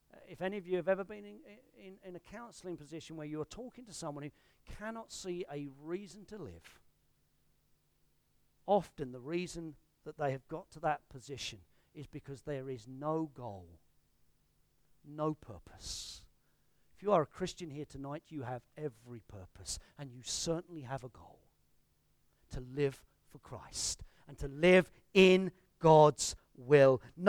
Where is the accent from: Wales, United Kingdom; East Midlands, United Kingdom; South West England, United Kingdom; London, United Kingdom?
London, United Kingdom; one of the things that always challenged me as a teenager growing up in London was when a missionary came, and they came quite regularly to the church I grew up